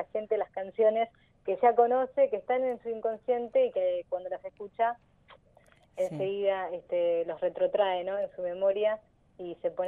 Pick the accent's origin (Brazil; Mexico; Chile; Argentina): Argentina; Carabelas, Buenos Aires Province; fue la primera canción que aprendí a cantar allá en mi pueblo, en Carabelas